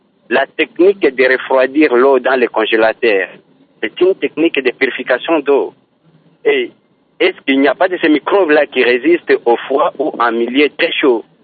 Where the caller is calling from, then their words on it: Kamina, Haut-Lomami, DR Congo; Ici chez nous, nous étions informés, ici chez nous à Kamina, précisément à Kamina